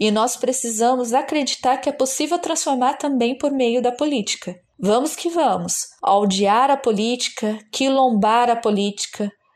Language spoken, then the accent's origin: Portuguese; Maranhão, Brazil; da minha aldeia, de Araribóia